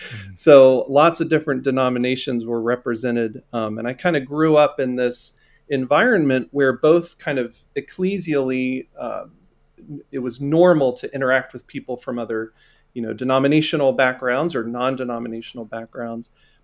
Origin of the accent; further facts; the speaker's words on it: Savannah, Georgia, United States; born there; So I was born in Savannah, Georgia. I actually was adopted as an infant at 5 days old and grew up not knowing anything about my biological family.